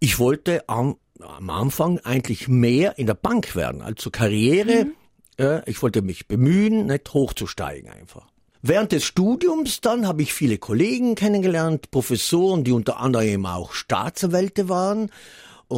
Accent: Trentino-Alto Adige, Italy; Ja, das ich als Bergler, nicht? Als Südtiroler, nicht?

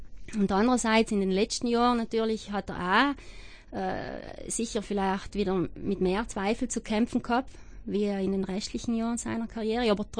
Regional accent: South Tyrol, Italy; Bei uns in Südtirol sind wir da noch ein paar Schritte hinten.

